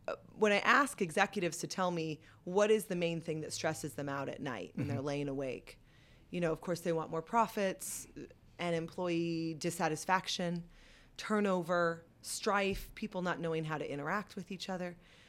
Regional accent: California, United States; born there; I was born in California. I have a lot of privileges, of course, being here in the United States.

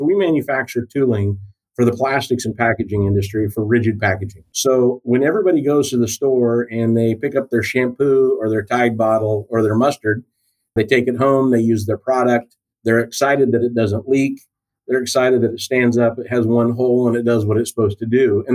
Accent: Pittsburg, Kansas, United States; So yeah, I grew up in rural Kansas, down in the southeast corner, down around Pittsburgh. I went to college down there

